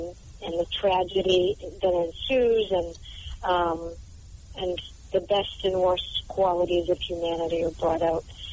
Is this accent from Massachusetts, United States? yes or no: yes; Boston, Massachusetts, United States; accent: Boston; I am. Can you tell from my wicked cool accent?